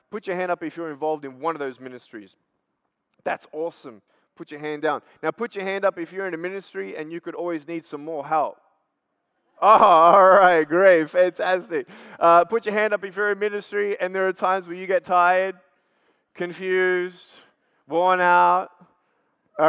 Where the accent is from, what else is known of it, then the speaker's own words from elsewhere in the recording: Australia; I'm from Australia, born without arms and legs, no medical reason why.